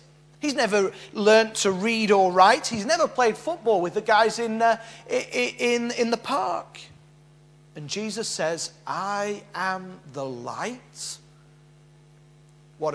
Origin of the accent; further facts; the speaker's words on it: Yorkshire and the Humber, United Kingdom; Now, I'm from Yorkshire, and there's lots of great things about Yorkshire.